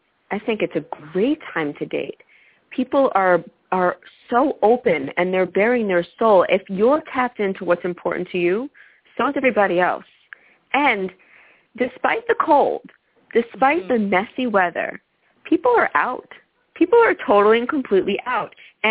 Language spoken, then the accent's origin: English; Brooklyn, New York, United States; I'm from Brooklyn, and unlike most people who are actually from New York City, I love it the way somebody who is not from New York City loves it.